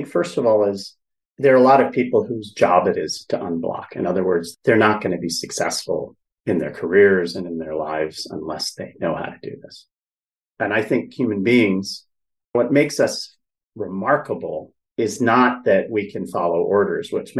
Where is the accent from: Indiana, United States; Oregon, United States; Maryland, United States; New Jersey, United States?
New Jersey, United States; Princeton; And I grew up in Princeton, New Jersey. My mother is an Episcopal priest. She was the first woman ordained in New Jersey.